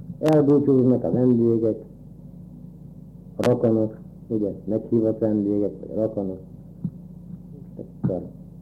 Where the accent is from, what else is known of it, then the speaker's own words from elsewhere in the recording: Trebeľovce, Banská Bystrica Region, Slovakia; Július 15-én születtem Terbeléden.